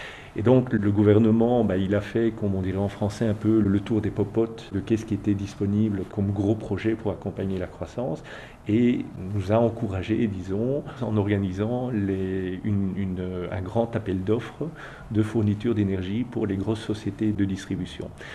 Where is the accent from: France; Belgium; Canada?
Belgium; now in Chile; je suis belge, 49 ans